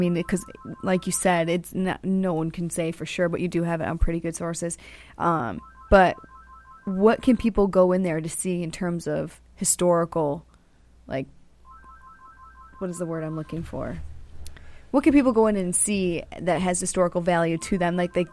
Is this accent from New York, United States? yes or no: yes; Rome, New York, United States; born there; I was born on the Air Force Base out there.